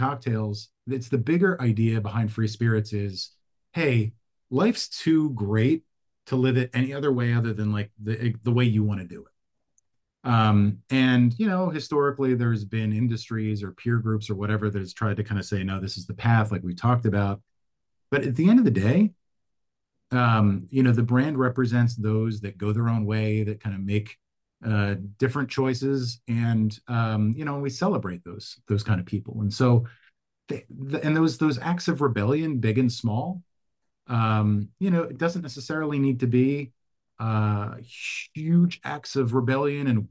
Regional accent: Philadelphia, Pennsylvania, United States; And I grew up in Philadelphia in the 70s and 80s.

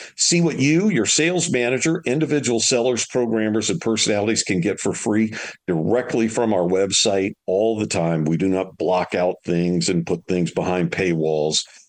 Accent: Louisiana, United States; All of us Southerners, I'm from Louisiana originally, we all get a little jealous.

